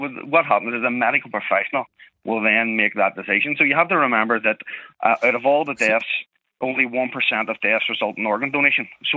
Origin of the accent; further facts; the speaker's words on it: Belfast, Northern Ireland, United Kingdom; I'm not just from West Belfast, Stephen. I'm from Ballymurphy.